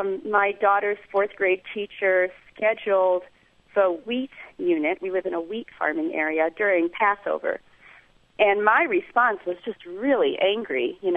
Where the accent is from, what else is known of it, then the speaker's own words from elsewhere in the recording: Illinois, United States; My husband's from New Jersey, and I'm from the Chicago suburbs. And we find ourselves now in a town of about 1,000 people